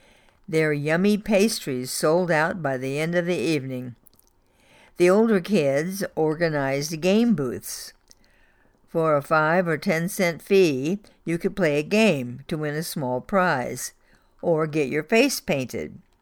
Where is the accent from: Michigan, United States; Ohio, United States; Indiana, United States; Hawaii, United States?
Indiana, United States; Bicknell; As a teen growing up in Bicknell, Indiana, during the early 1950s